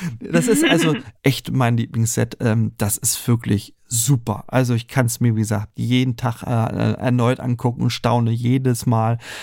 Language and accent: German; Berlin, Germany; so ich bin ja sowieso schon hier als Berliner rechts und links gewohnt und mit Ellenbogen und auf der Füße gepette und so.